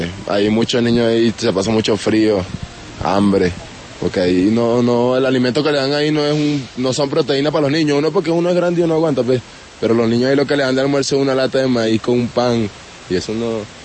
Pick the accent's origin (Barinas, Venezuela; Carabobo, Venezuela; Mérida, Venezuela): Barinas, Venezuela; moved away as an adult; now in Colombia; Yo soy de Barinas.